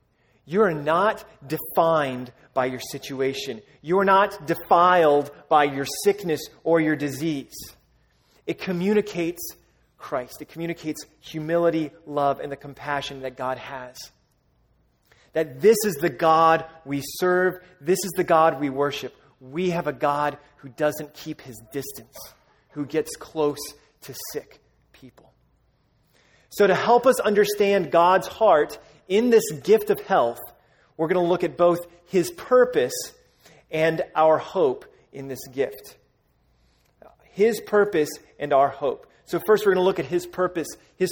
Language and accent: English; Alabama, United States; Some of you guys know I'm from Alabama. My dad is a pastor in Alabama.